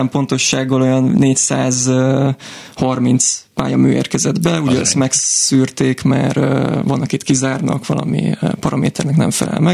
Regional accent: Hungary; most egyedül magyarként ott tudunk egy kis nyomot hagyni hát a Katalán fővárosban.

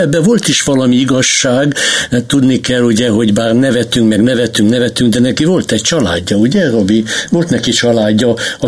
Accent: Nyíregyháza, Szabolcs-Szatmár-Bereg, Hungary; Nyíregyháza, Buzatér, piac, ott nőttem föl, eltöltöttem ott körülbelül 8-10 évet, előttem volt a piac, minden nap oda lejártam, ismertem ezeket az embereket.

